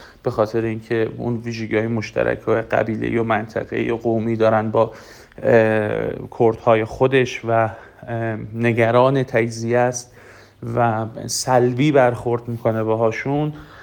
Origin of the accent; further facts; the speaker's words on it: Iran; اینو من به عنوان یک ایرانی صرفا نمیگم